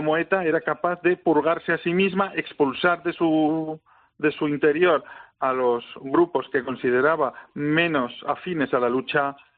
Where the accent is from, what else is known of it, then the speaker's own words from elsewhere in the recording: Basque Country, Spain; nos costó mucho como sociedad vasca en los años 80 y 90 darnos cuenta